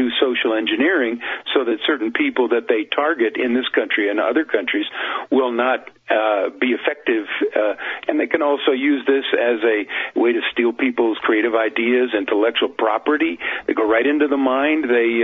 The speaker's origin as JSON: {"language": "English", "country": "United States", "said": "I'm an American with civil liberties."}